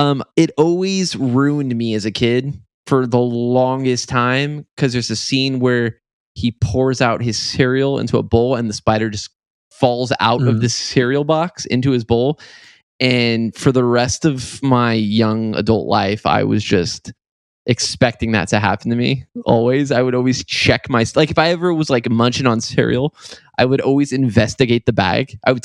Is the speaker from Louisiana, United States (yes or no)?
no; California, United States; We're from California, so we don't sound like